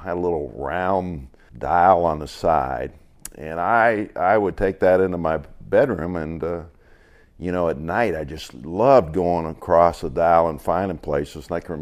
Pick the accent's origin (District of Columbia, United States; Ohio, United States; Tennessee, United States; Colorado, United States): Ohio, United States; Warren; I grew up in Northeastern Ohio, where I grew up, was a huge football area.